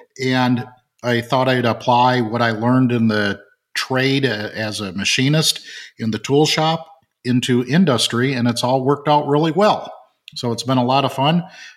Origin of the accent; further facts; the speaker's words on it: Flint, Michigan, United States; I grew up in Flint, Michigan. I have a journeyman's card as a machinist. I watched the big changes that happened in Flint due to the automotive industry.